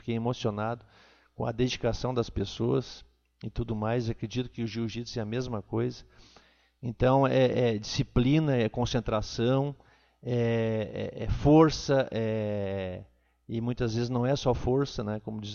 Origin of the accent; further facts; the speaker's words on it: Montenegro, Rio Grande do Sul, Brazil; Eu, quando era pequeno, morava em Costa da Serra, que era distante aqui do município de Montenegro, 11 quilômetros, 12 quilômetros, e com a estrada de chão